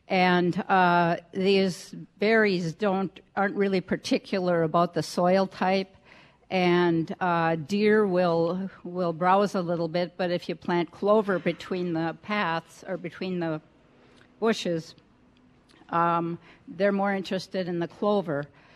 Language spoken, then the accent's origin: English; Superior, Wisconsin, United States; from Superior.